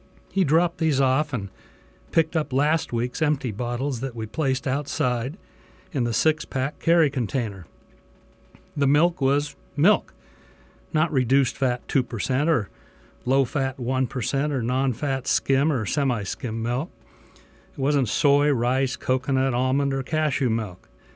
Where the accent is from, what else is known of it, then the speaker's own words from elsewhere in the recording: Fortuna, California, United States; remembering the way things used to be growing up in Fortuna some 60 years ago